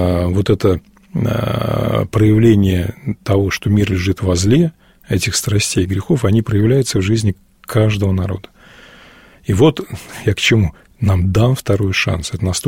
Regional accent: Saint Petersburg, Russia; Я вырос в Ленинграде, родился в этом году

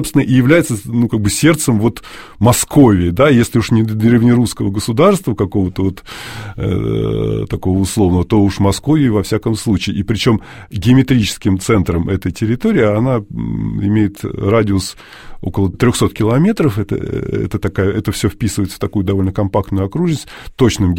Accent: Uglich, Yaroslavl Oblast, Russia; born there; also born or lived in Suzdal; Нет, и родом я из Углича, так получилось, но в Суздале жил более 40 лет.

